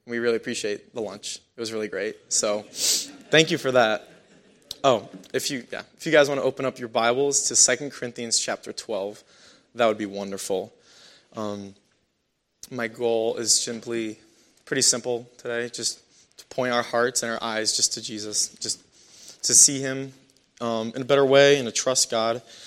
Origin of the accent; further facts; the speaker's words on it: Maine, United States; I'm from Maine. I'm a third-year biblical studies major at Cedarville University in Ohio.